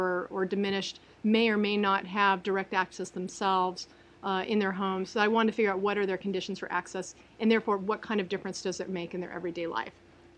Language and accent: English; California, United States; which I'm originally from California